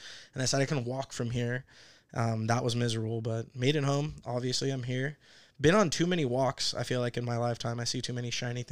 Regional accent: Anaheim, California, United States; born and raised in Anaheim, I'm within walking distance, but like a drunk walk back home to the stadium.

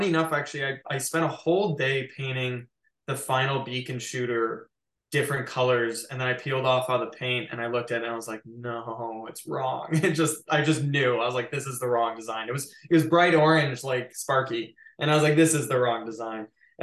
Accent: Chicago, Illinois, United States; I grew up in Chicago. Like it's different every year.

